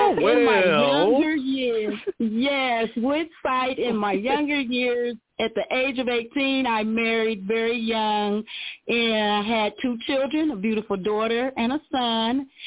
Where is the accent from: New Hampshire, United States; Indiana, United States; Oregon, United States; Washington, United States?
Indiana, United States; Indianapolis; My hometown is Indianapolis, Indiana, capital city here in the Midwest states. Graduated from Arsenal Tech High School.